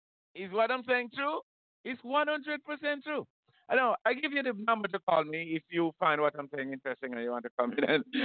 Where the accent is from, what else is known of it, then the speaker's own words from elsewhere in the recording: Jamaica; I grew up in Jamaica under a slavery system, post-slavery system.